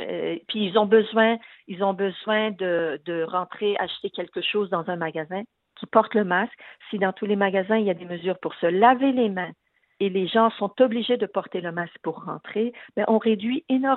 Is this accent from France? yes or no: no; Montreal, Quebec, Canada; non, moi, je viens de Montréal, je ne veux pas toucher à votre lait